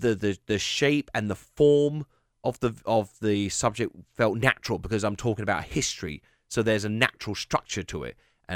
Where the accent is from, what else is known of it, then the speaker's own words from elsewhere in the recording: United Kingdom; because I'm British as well. I'm not even in America